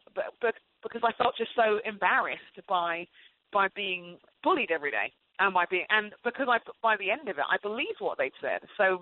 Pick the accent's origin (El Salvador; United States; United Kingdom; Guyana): United Kingdom; England; where I grew up in England